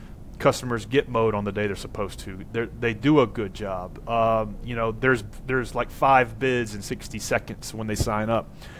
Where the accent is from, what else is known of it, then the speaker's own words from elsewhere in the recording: Tennessee, United States; And I'm from Tennessee.